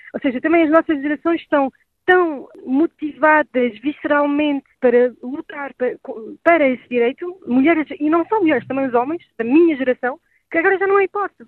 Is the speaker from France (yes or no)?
yes; France; Portuguese is a second language; estou evidentemente muito feliz enquanto francesa